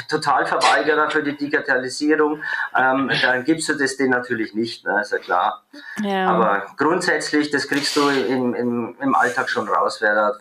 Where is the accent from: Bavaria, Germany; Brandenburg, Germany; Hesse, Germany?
Bavaria, Germany; accent: Franconian; ich bin Franke, man hört's